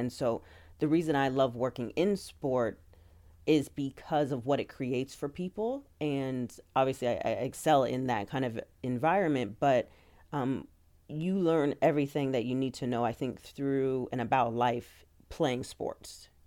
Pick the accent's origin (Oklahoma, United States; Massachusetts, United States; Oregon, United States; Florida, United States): Oregon, United States; Portland; So growing up in Portland, you have a real sense of naivete.